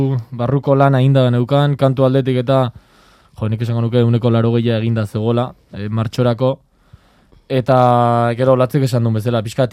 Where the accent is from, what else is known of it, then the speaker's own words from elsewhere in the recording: San Sebastián, Basque Country, Spain; Bai, bueno, donostiarra gara, da.